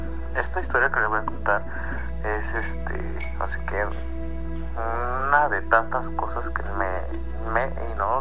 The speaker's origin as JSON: {"language": "Spanish", "region": "Mexico City", "country": "Mexico", "said": "Soy de aquí, de la Ciudad de México, de la delegación Tlalpan."}